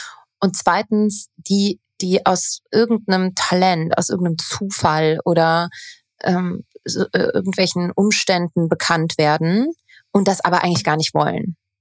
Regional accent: Odenthal, North Rhine-Westphalia, Germany; ich komme aus Köln, aber ich komme ja eigentlich aus Bergisch Gladbach. Und eigentlich, wenn ich sage aus Bergisch Gladbach, komme ich aus Odenthal, was nur noch mal eine halbe Stunde von Bergisch Gladbach weg ist. Aber mit der Bahn sind es nur 25 Minuten nach Köln.

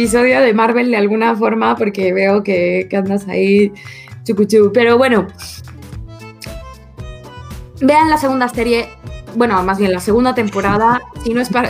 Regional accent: Mexico City, Mexico; Para que vean que sí soy niña fresa chilanga, solo que se me ha quitado un poquito.

